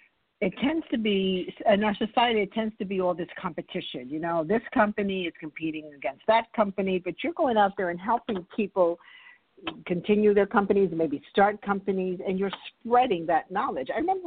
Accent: New York City, New York, United States; I grew up in New York City, and that's the one thing I didn't like about New York, the very cold weather, the below zero temperatures, the snow when it froze.

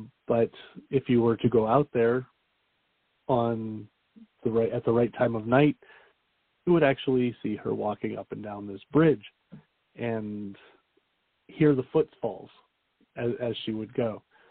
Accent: Pennsylvania, United States; And it really floors me how similar it is to where I grew up in Pennsylvania.

